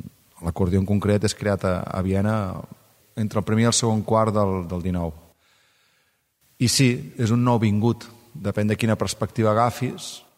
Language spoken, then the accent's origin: Catalan; Sabadell, Catalonia, Spain; born there; a Sabadell, al poble on vaig néixer, al Vallès